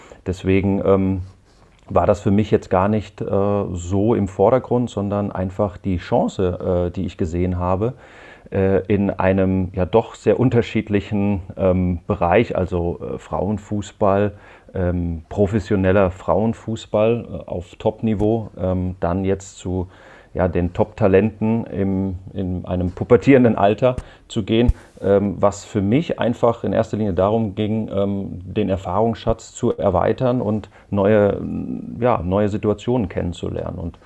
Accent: Hesse, Germany; komme ich aus der Rhein-Main-Region und bin da natürlich auch verwurzelt.

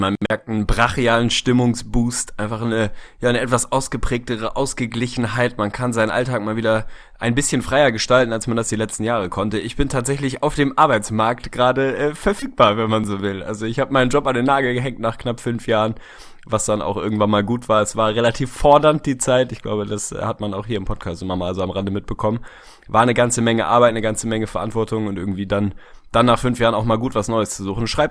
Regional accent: Hamburg, Germany; das hat man als Hamburger jetzt irgendwann auch mal resignierend zur Kenntnis genommen.

